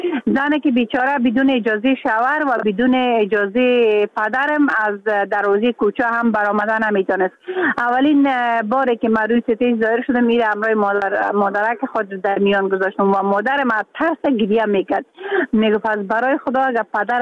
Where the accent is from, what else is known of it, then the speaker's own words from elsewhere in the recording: Mazar-i-Sharif, Balkh, Afghanistan; ما شاید در بین یک ولایت، حتی یک ولایت که ما از مزار شریف هستم